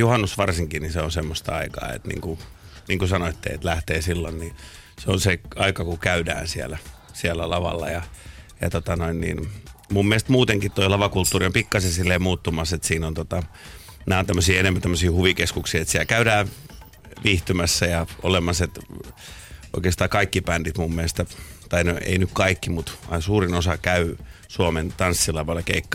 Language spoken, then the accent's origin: Finnish; Lohja, Uusimaa, Finland; Siis mä oon Lohjalta kotoisin.